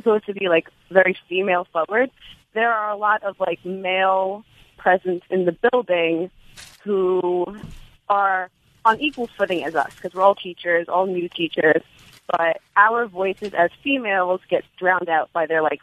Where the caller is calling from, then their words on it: New York, United States; Long Island.